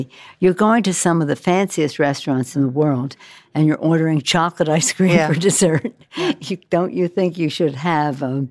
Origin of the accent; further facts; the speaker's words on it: Baltimore, Maryland, United States; I was born and raised in Baltimore